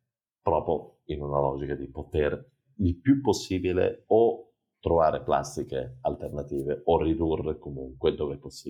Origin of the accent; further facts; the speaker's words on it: Reggio Emilia, Emilia-Romagna, Italy; Io sono siciliano di origine, la mia famiglia è di Siracusa, ma sono cresciuto a Reggio Emilia.